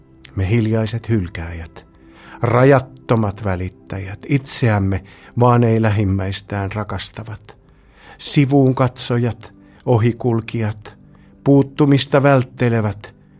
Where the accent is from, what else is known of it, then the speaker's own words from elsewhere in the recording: Mikkeli, South Savo, Finland; olen Mikkelistä.